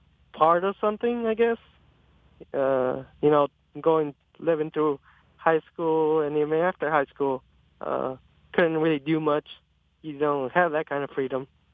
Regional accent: Detroit, Michigan, United States; now in Redford, United States; Well, my parents brought me to Michigan, and we grew up in southwest Detroit. And later on, we moved on to Redford, and I lived in Redford since.

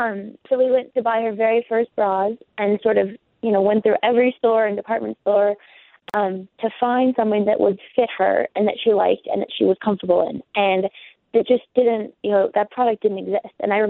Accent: Wyoming, United States; I mean, I think growing up in Wyoming, I love the space and the ability to just sort of be outside as much as I want.

